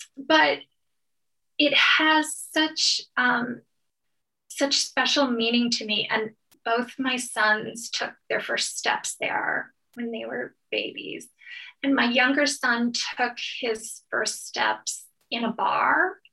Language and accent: English; Michigan, United States; Well, I grew up in Michigan and we always went on vacation in or near Boyne City.